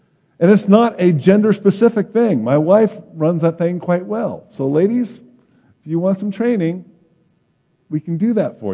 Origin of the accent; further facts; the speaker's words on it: Midwest, United States; I know we're from the Midwest, but those things aren't natural, folks.